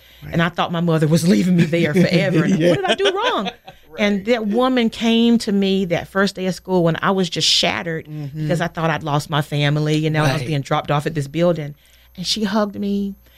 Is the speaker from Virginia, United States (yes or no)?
no; St. Pauls, North Carolina, United States; I grew up in St. Paul's, mm-hmm. North Carolina, very small town.